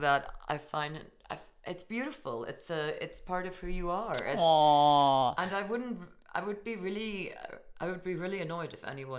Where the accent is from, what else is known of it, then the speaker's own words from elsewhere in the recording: Germany; Same growing up in Germany.